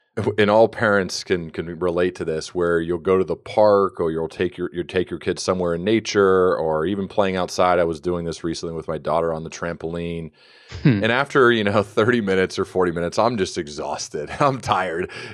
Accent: Midwest, United States; as someone who's born and raised in the United States and lived primarily the bulk of my life in the Midwest

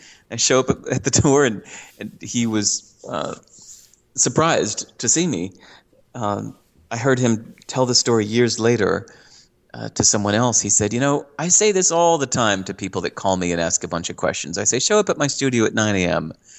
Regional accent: Chicago, Illinois, United States; I grew up in Chicago and was about to go to Berklee College of Music.

